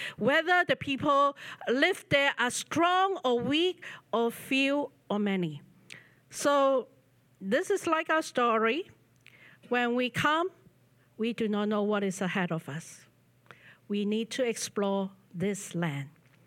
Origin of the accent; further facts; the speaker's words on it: Hong Kong; now in Vancouver, Canada; We are originally from Hong Kong.